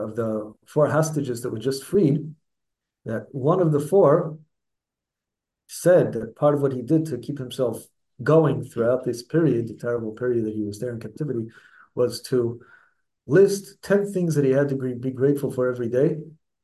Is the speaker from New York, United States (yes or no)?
yes; Brooklyn, New York, United States; And someone said to me, oh, where are you from? Brooklyn, Flatbush. So I went to Rav Avigdor Miller's shul, grew up in his shul.